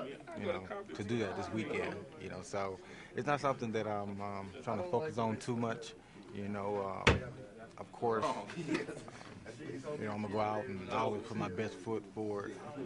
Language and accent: English; Tyler, Texas, United States; Well, his hometown is like a 30-minute drive from my hometown, Tyler, Texas, Tyler Rose, you know